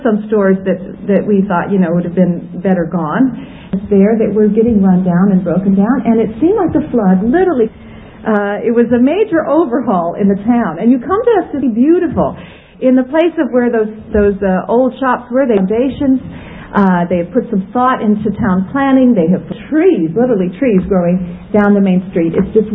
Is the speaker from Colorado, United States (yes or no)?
yes; Colorado, United States; We come from Colorado, a state where it's snowing right now, and what an adjustment.